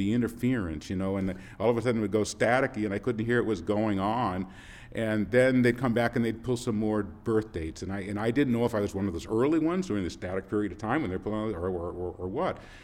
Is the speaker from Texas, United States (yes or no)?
no; Quincy, Massachusetts, United States; born there; I was born in Quincy, Massachusetts in 1948.